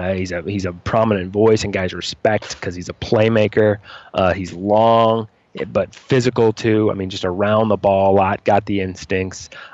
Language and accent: English; Bay Area, California, United States; I grew up in the Bay Area, so I was an A's fan